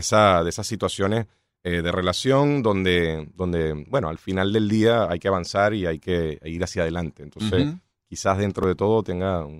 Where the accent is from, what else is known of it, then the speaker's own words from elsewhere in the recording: Maracaibo, Zulia, Venezuela; born there; Sí, zuliano. Mis orígenes son italianos, claramente, pero llegué, bueno, nací en Venezuela por casualidad y gracias a Dios, en Maracaibo, y volví a Venezuela cuando tenía como 11 años. Entonces, pues me he mudado, he crecido un poco por todos lados